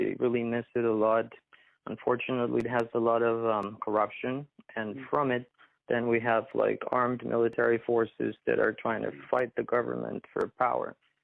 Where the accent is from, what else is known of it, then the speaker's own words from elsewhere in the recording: Colombia; English is a second language; now in Montreal, California, United States; somebody makes fun of my accent or just the fact that I'm from Colombia.